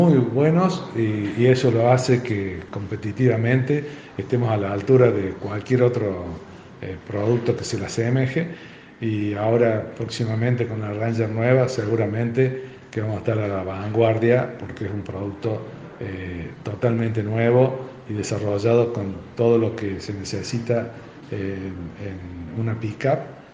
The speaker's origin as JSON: {"language": "Spanish", "town": "Oncativo", "region": "Córdoba", "country": "Argentina", "said": "nosotros somos originarios de Oncativo"}